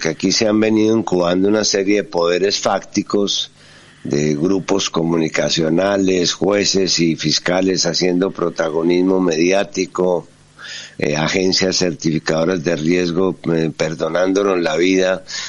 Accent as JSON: {"language": "Spanish", "country": "Colombia", "said": "se los digo como colombiano que durante 50 años ha vivido y ha sufrido el conflicto"}